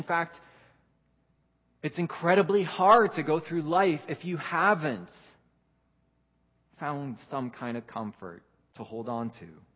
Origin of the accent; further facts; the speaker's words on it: Netherlands; English is a second language; maybe even just for a little while I was growing up in Holland